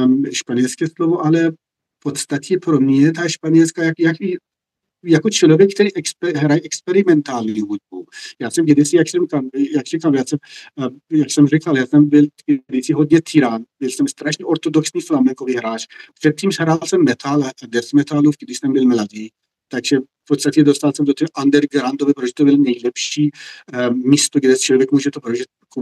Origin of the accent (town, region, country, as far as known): Iran; born or raised there; Czech is a second language; also born or lived in Tehran